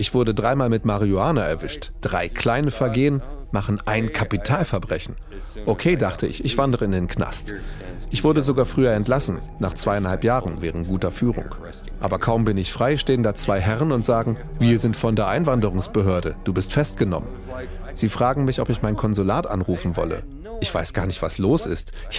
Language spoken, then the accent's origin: German; Germany; now in United States; In der Highschool habe ich ein paar Mal gesagt, ich bin Deutscher.